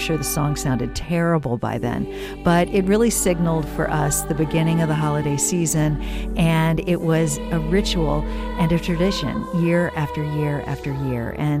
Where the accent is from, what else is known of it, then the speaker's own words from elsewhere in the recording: Richmond, Virginia, United States; I grew up in Richmond, Virginia, and the school I went to did a Christmas pageant every year.